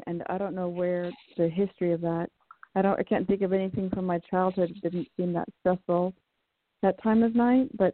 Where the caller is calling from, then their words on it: California, United States; I am in Bay Area, California, so no winter, one of the few areas without Arctic blast.